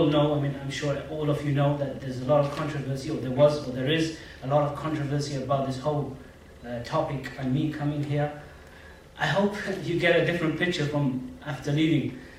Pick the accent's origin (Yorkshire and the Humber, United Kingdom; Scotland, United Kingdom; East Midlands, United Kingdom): East Midlands, United Kingdom; Leicester; Then we realized on the way that it's quite far. I come from Leicester.